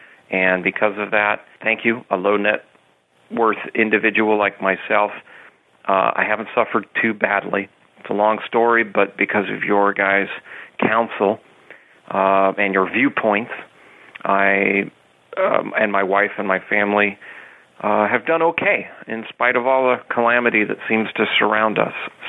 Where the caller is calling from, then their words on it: Oregon, United States; I'm calling from Oregon.